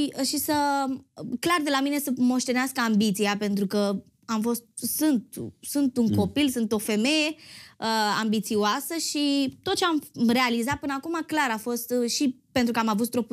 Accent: Bucharest, Romania; Eu am crescut în Ferentari, la curte, cu nisip mult

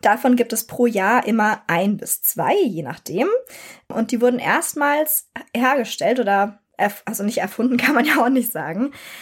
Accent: Rhineland-Palatinate, Germany; Ich komme aus Rheinland-Pfalz, muss man dazu sagen.

